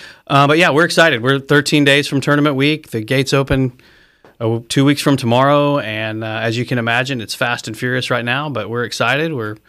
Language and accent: English; Fort Worth, Texas, United States; I grew up in Fort Worth, and I saw the people out there in red pants that were working the same thing.